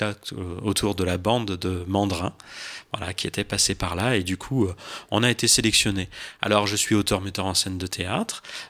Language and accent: French; Lyon, Auvergne-Rhône-Alpes, France; je suis lyonnais, hein, puisque je ne peux pas avoir que des qualités. Voilà. Je suis lyonnais